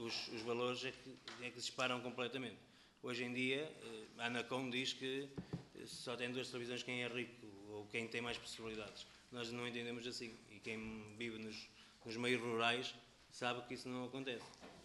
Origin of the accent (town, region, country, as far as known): Portugal